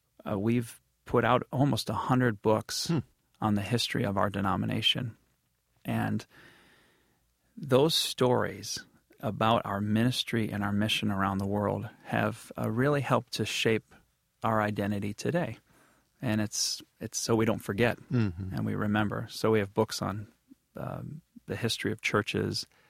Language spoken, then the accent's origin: English; Grand Rapids, Michigan, United States; And I had a great experience in my church growing up in Grand Rapids.